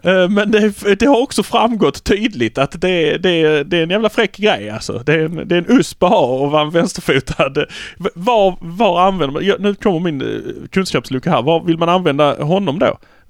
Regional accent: Malmö, Skåne, Sweden; Det blir tydligt, men vi är från Malmö.

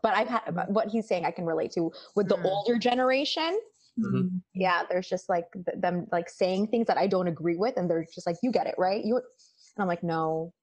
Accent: United States; Growing up in America, I have like that American mentality, that American mindset.

